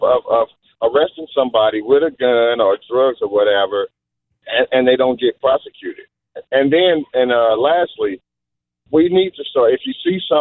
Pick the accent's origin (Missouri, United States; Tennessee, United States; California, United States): Missouri, United States; St. Louis; I'm from North St. Louis, 51. I was born and raised in North St. Louis.